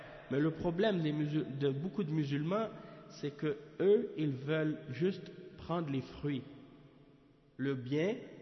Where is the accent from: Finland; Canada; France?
Canada; Alors je lui ai dit, moi je viens du Canada.